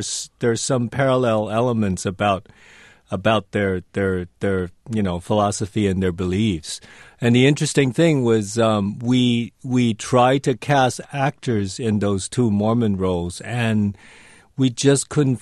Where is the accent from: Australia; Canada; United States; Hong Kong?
Hong Kong; because I grew up in Hong Kong